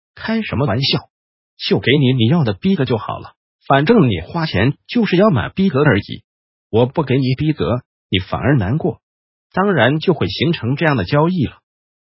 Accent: Taiwan; 我小时候在台湾看到

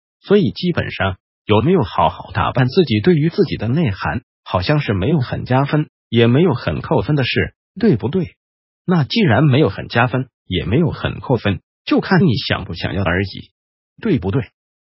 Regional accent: Taiwan; 就像我曾经像我们台湾人

